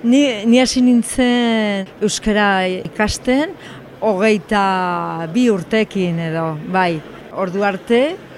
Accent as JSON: {"language": "Basque", "town": "Pamplona", "region": "Navarre", "country": "Spain", "said": "Hori da, Iruñan bizi naiz, Iruñakoa naiz, eta lan egin dut bi liburu dendaetan, osotara 21 urte"}